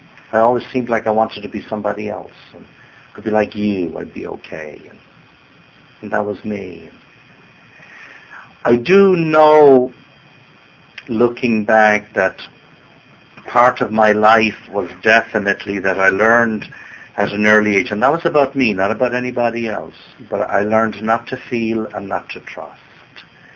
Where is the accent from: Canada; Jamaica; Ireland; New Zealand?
Ireland; Dublin, Leinster; now in New Orleans, United States; Dublin, Ireland is my hometown. Born and reared.